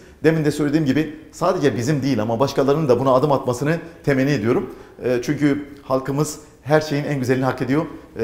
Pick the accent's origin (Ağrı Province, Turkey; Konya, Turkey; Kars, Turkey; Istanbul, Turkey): Ağrı Province, Turkey; Doğubayazıt; Doğu Beyazıtlıyım, Ağrı Doğu Beyazıtlıyım.